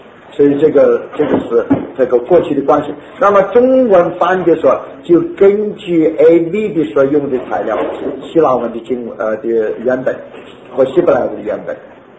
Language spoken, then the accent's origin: Chinese; China; 那么我们中国人还有什么？